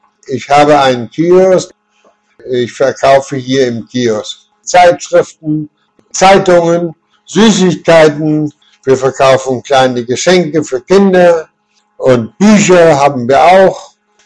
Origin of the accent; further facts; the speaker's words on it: Hamburg, Germany; also born or lived in Hanover / Cologne / Düsseldorf; now in Vigo, Spain; leben in Deutschland, in Frankfurt. Und meine Frau kommt aus Vigo und ich komme aus Hamburg, geboren in Hamburg.